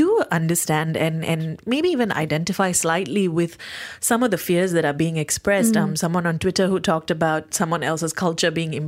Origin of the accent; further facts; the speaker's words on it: Malaysia; my ancestors may have come from India, but I'm Malaysian and Malay is a part of being Malaysian.